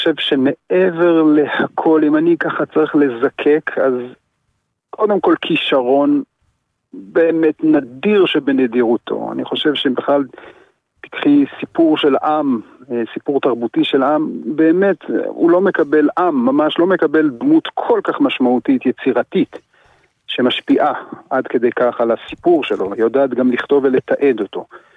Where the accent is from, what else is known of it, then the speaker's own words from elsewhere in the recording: Kvutzat Kinneret, Northern District, Israel; נולדתי בקבוצת כנרת, שני הוריי הם כנרתים, אני ככה כנרתי גאה.